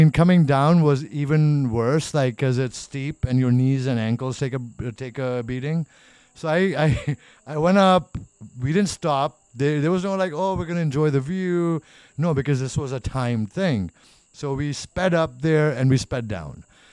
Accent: Karachi, Sindh, Pakistan; I love the beach because I am from Karachi.

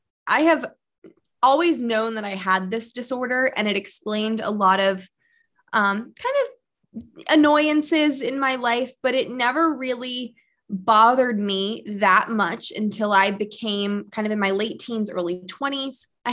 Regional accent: Pennsylvania, United States; And I grew up outside of Philadelphia.

